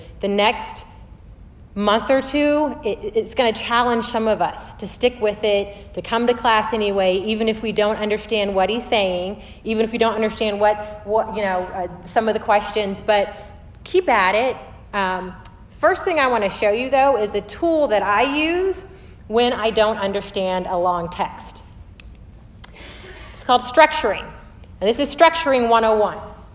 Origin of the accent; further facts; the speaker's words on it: Germany; I do not speak Spanish. I grew up in Germany, so I learned German.